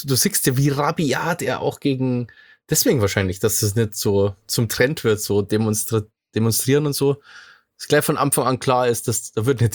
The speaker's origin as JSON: {"language": "German", "region": "Bavaria", "country": "Germany", "said": "Jetzt muss ich mir auch wieder schammern, ja. So als Bayer."}